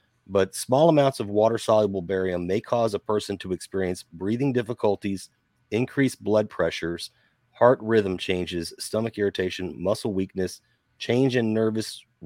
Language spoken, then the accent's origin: English; Illinois, United States; as a kid growing up in Southern Illinois, we were aware of cloud seeding.